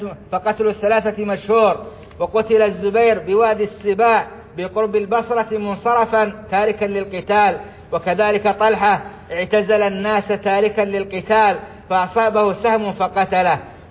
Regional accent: Saudi Arabia

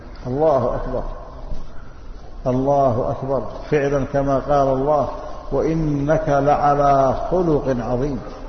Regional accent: Yemen; أنا دائما أنصح طلاب العلم عندنا في اليمن

